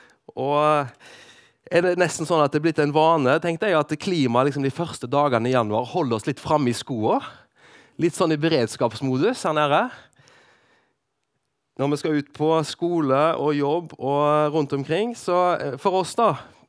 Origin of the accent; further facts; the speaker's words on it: Western Norway, Norway; now in Sørlandet, Norway; Vi er vestlendinger som har flyttet til Sørlandet.